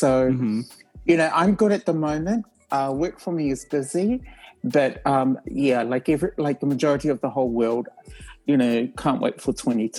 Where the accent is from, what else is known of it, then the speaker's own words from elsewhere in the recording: New Zealand; now in Australia; I grew up half in New Zealand and half in Australia. I consider New Zealand as my second home. And my parents are from Savai'i